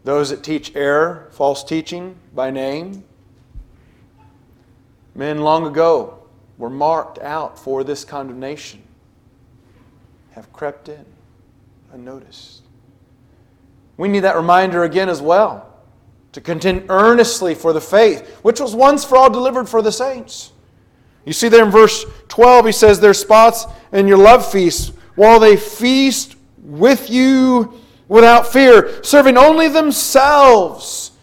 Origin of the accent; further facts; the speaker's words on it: Washington, United States; now in Kentucky, United States; Before Kentucky, I came from Washington State, which is a very liberal state.